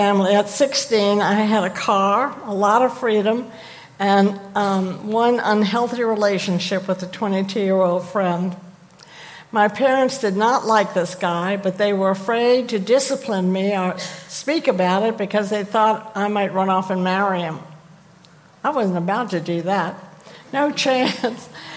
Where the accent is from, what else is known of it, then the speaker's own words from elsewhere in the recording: New Orleans, Louisiana, United States; I grew up in New Orleans with two older brothers, mom and dad, in a very loving family.